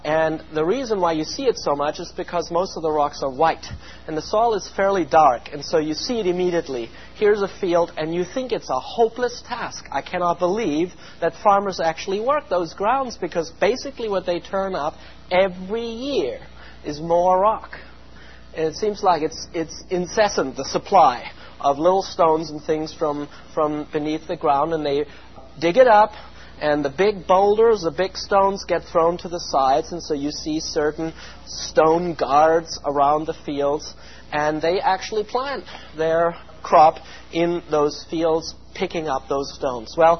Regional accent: South Germany, Germany; English is a second language; Now, I come from South Germany, as you have already noticed, a few times

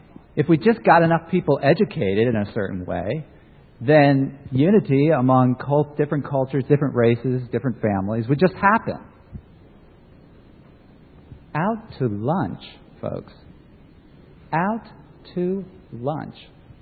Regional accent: New York, United States; You know, I'm a New Yorker, after all.

